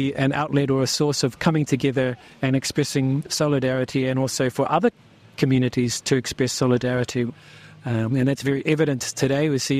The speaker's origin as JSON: {"language": "English", "region": "Auckland", "country": "New Zealand", "tie": "born or raised there", "said": "I grew up locally in South Auckland, and growing up in Auckland, being Māori"}